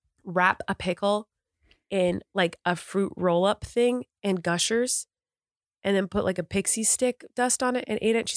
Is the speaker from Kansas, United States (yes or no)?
no; California, United States; And so you can't have that as you relax as a Californian, Levy.